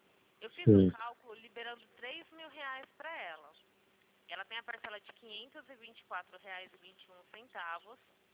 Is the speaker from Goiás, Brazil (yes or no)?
no; Araçatuba, São Paulo, Brazil; Eu sou de Araçatuba.